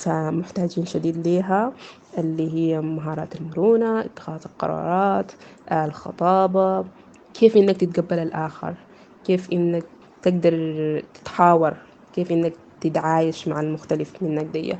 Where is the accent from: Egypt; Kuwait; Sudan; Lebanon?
Sudan; من السودان